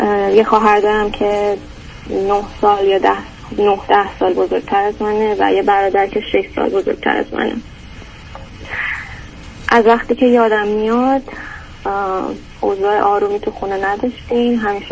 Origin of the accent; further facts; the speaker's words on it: Iran; now in United States; من از ایران اومدم.